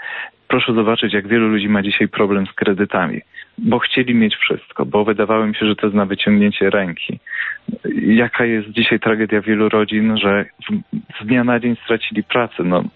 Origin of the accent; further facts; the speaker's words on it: Krynica-Zdrój, Lesser Poland, Poland; zostało w moich rodzinnych stronach, a więc w okolicy Krynicy Zdroju